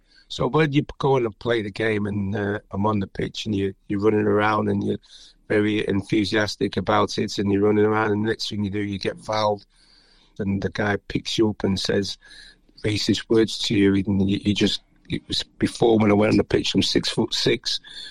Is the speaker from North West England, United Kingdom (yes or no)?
yes; Manchester, North West England, United Kingdom; I was born in Manchester and living in West Side, as we would say, is called a bit of a ghetto.